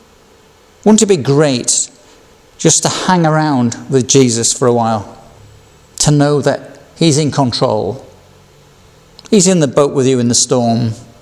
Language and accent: English; Yorkshire and the Humber, United Kingdom; Another, being a Yorkshireman, was the cost.